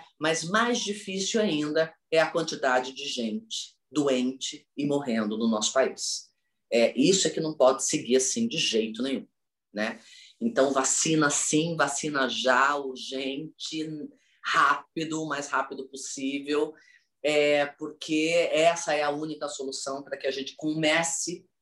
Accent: Campinas, São Paulo, Brazil; já soube que você é meu conterrâneo, campineiro da minha terra que eu amo tanto

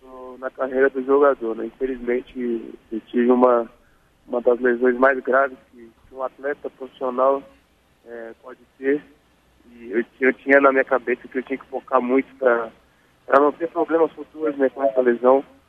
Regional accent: Brasília, Federal District, Brazil; born there; Eu nasci em Brasília, né? Quem não sabe, eu vim de uma escolinha lá de Brasília, do Zico

